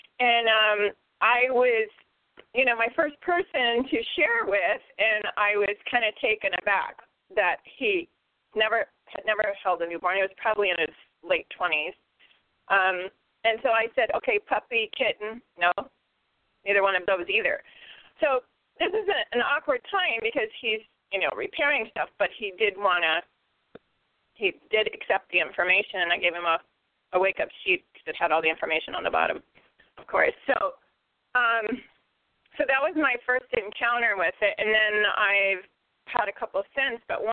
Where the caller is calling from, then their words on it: Ocala, Florida, United States; in Ocala.